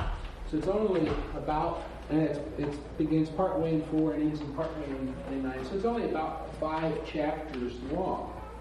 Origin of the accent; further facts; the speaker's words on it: Waverly, Iowa, United States; from Waverly, Iowa